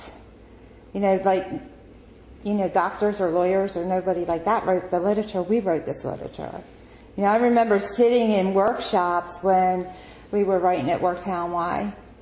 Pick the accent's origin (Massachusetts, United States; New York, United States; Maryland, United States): Maryland, United States; Baltimore; moved away; I'm from Baltimore. I got clean in Baltimore. When I moved up here, I had almost 9 years clean.